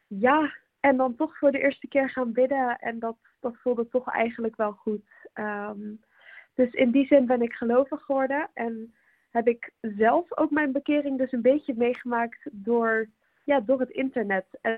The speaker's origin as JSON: {"language": "Dutch", "country": "Netherlands", "moved": "as an adult", "lives_now": "Leuven, Belgium", "said": "Ik kom uit Nederland, maar ik studeer al 3 jaar in Leuven. Dus vandaar dat ik ook eigenlijk bijna altijd in Vlaanderen te vinden ben."}